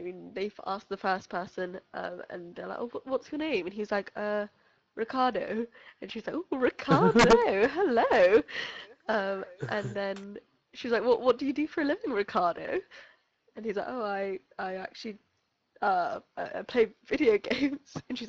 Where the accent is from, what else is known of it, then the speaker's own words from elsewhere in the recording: United Kingdom; We are those British people.